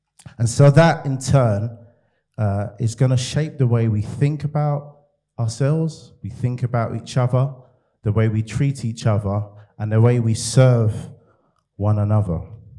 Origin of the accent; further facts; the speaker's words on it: Nigeria; I'm going to cut to the chase, because I'm Nigerian.